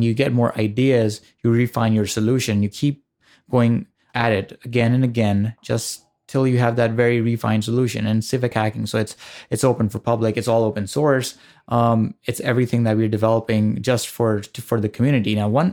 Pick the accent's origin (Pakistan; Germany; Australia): Pakistan; now in United States; I came from Pakistan here, America, in 2011, December 2011. So I started school in 2012 at University of North Dakota.